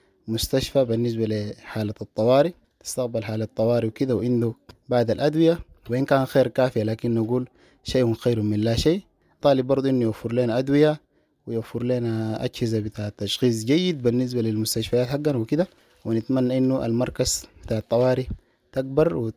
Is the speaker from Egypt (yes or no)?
no; Sudan